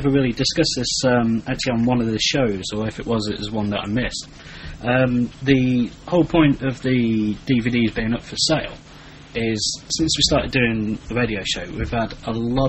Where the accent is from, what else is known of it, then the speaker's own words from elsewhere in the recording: England, United Kingdom; because we're English, you know, and it just seems like, you know, it's a bit wrong from the way we were brought up, and, you know, it seems like begging, and we can't do that. God damn it. You know, we're British.